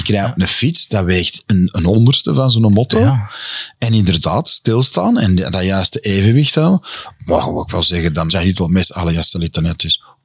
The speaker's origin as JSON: {"language": "Dutch", "town": "Antwerp", "region": "Flanders", "country": "Belgium", "tie": "born or raised there", "also_born_or_lived": "Ghent", "said": "Ik ben absoluut geboren Gentenaar, maar absoluut ook getogen Antwerpenaar."}